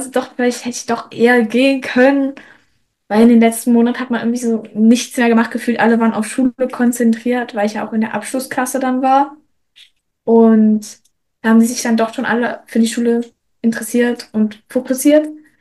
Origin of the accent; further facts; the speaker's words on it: Germany; ich als Deutsche